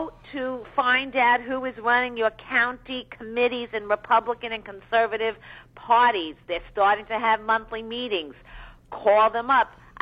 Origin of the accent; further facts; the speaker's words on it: New York, United States; just because I'm from New York, what starts local elections becomes state elections, become national issues.